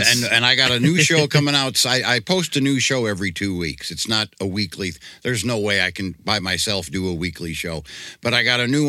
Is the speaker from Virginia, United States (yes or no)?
no; Missouri, United States; I was raised a Christian. We Bible school every Sunday, all this. But I was always the type, I was from Missouri.